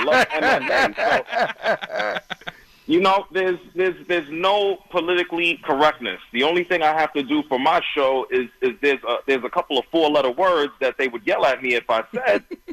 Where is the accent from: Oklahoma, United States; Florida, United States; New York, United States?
New York, United States; now in Atlanta, United States; You know, I grew up in New York. I've been living in Atlanta for a couple years now